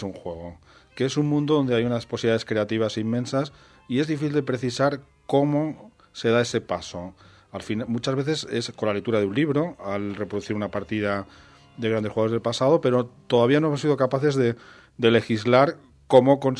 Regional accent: Chelva, Valencian Community, Spain; Mi padre nos enseñó a mi hermano y a mí en Chelva, yo soy natural de Chelva.

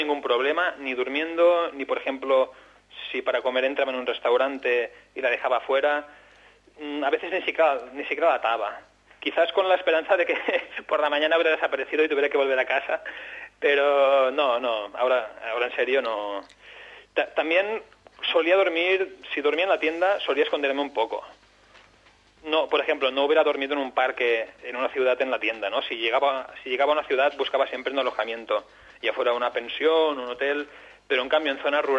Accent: Barcelona, Catalonia, Spain; yo que soy de Barcelona

